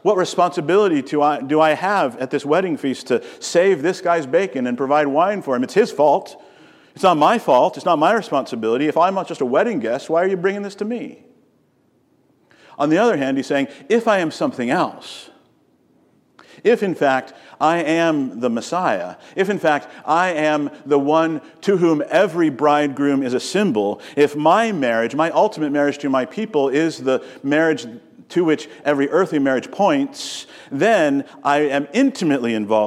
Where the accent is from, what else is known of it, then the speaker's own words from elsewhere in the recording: Southern United States, United States; I would say we might use the word ma'am, except where I grew up in the South, we actually did call our mothers ma'am.